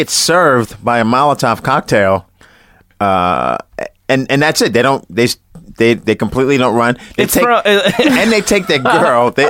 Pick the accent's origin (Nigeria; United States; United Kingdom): United States; Coney Island, New York; Maybe because I saw it as a kid, I'm from Coney Island.